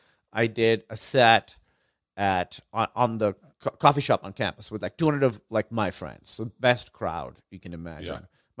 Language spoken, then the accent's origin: English; Karachi, Sindh, Pakistan; I grew up in Karachi, Pakistan.